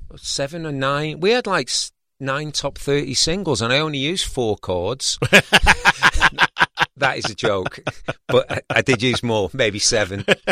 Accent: United Kingdom; being British, you know

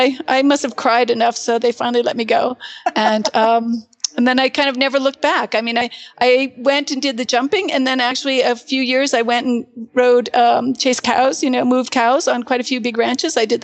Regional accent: Montana, United States; And growing up in Eastern Montana, that was just, part of our life.

